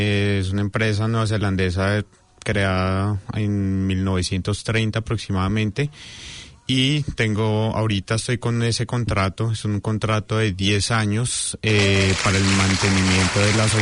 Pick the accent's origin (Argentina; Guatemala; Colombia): Colombia; Como nosotros como colombianos solo tenemos dos opciones, que es venir como estudiantes o como turistas